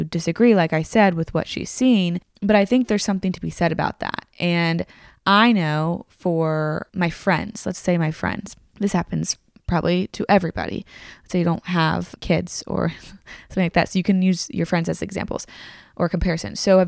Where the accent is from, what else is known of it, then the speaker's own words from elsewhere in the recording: Tennessee, United States; also born or lived in Virginia; I remember when I moved from Virginia in second grade to Tennessee, I had never experienced somebody saying yes, ma'am or no, ma'am.